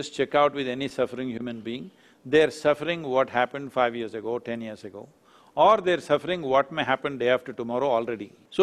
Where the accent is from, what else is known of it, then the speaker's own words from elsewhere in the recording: Tennessee, United States; Because we come from Tennessee, we are in Tennessee, that's why I'm telling you.